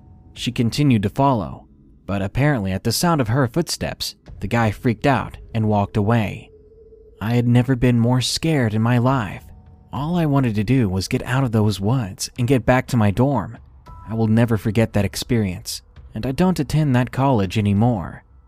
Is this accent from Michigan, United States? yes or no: no; Cincinnati, Ohio, United States; Now, I grew up in Cincinnati, so I always understood.